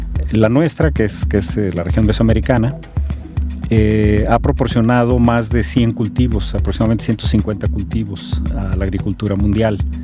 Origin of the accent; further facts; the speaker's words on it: Mexico; Pero nosotros en México somos muy dados a preferir mucho el sabor.